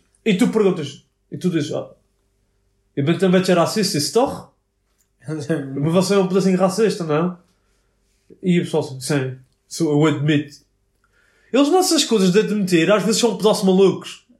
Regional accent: Portugal; moved away as an adult; Sim, vim de Portugal, sim, sou enfermeiro, sim, não sei o quê. Sim, Portugal.

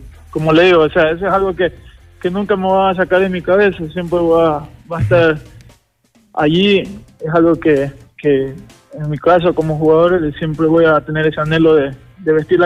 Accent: Ecuador; yo estoy hasta un poco incómodo como ecuatoriano

